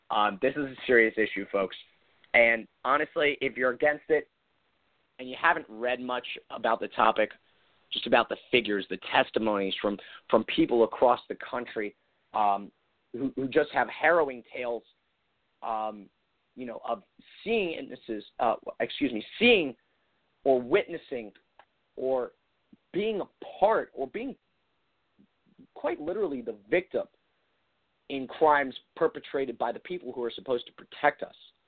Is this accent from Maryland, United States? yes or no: yes; Maryland, United States; Brian, I'm from Maryland, about 30 minutes outside of Baltimore, and I am surrounded by Ravens fans.